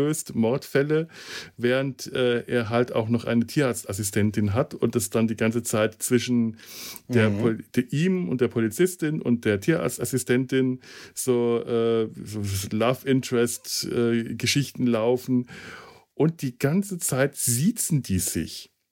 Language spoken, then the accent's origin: German; Bavaria, Germany; Und ich komme als Franke